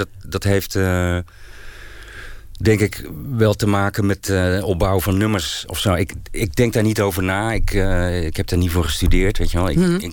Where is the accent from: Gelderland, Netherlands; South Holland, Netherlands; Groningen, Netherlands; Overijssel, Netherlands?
Gelderland, Netherlands; Ermelo; toen ik opgroeide in Ermelo.